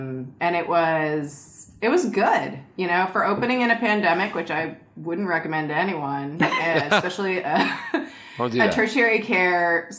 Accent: California, United States; hi, I'm from California.

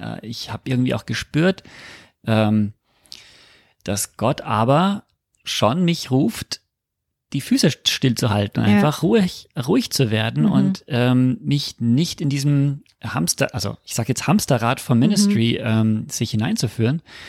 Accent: United States; Also ich bin Amerikaner

